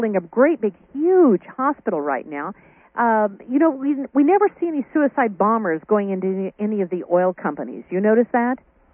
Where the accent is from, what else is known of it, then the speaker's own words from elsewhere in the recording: Kansas, United States; I don't even know a Muslim. I came from Kansas.